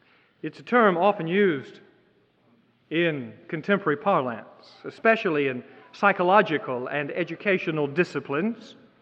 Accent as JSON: {"language": "English", "region": "Florida", "country": "United States", "tie": "born or raised there", "said": "I grew up in South Florida. There were six children in my family, and we were brought up with specific responsibilities to do, chores, tasks to take care of."}